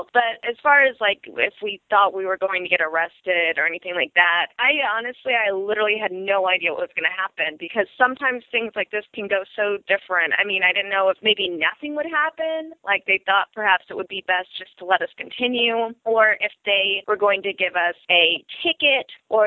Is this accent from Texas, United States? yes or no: yes; Dallas, Texas, United States; I was raised in Dallas, Texas.